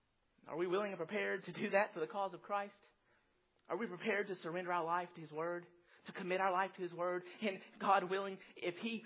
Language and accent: English; the South, United States; I'm from the South, I say Renaissance.